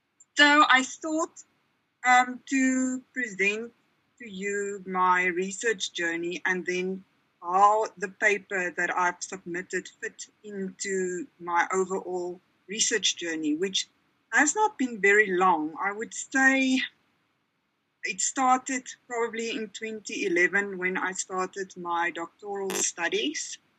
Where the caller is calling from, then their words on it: Johannesburg, Gauteng, South Africa; So I am speaking from South Africa, from Johannesburg. It's not the prettiest place in South Africa, but that is where I got a job, so that is where I'm at.